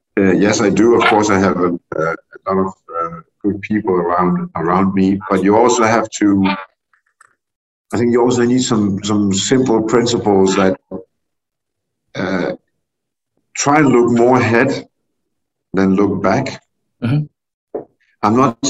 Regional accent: Denmark; I grew up in Europe. I grew up in Denmark, a free country. No war, no conflicts.

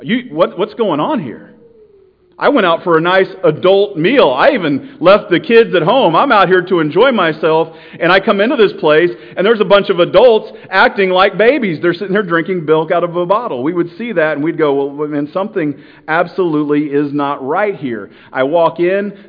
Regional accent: Kansas City, Missouri, United States; I grew up in Kansas City.

